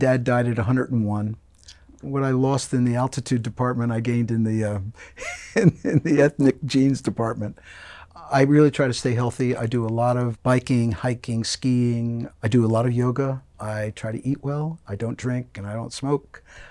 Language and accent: English; Pennsylvania, United States; also born or lived in New York City; I was born in New York in the city at Bellevue Hospital, and our whole family was in New York, and we moved to Pennsylvania when I was about four.